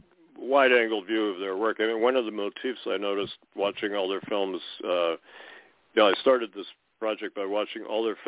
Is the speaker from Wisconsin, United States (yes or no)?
yes; Wisconsin, United States; And they're from Minnesota. I'm from Wisconsin. And they had these funny accents in the film.